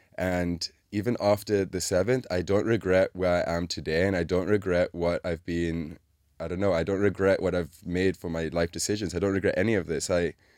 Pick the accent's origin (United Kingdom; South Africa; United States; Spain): South Africa; And because I was from South Africa